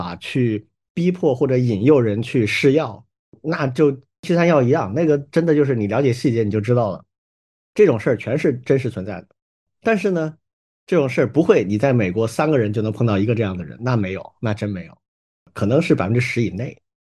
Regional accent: China; 但儒家有一些思想真的是根深蒂固，深入我们中国人的大脑。

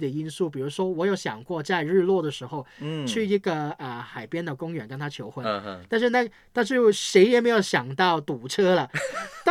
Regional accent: Hong Kong; 香港是我们长大的地方，以后也还是在这里生活吧。

